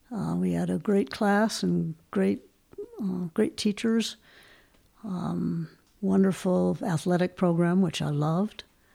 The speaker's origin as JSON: {"language": "English", "region": "Wisconsin", "country": "United States", "tie": "born or raised there", "said": "I was born outside of Milwaukee. I'm the oldest of four siblings. Had a wonderful family life. We lived in the country right from the get-go."}